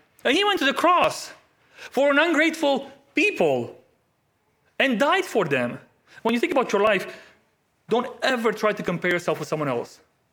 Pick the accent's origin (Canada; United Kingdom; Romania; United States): Romania; back in Romania, and don't judge me too much.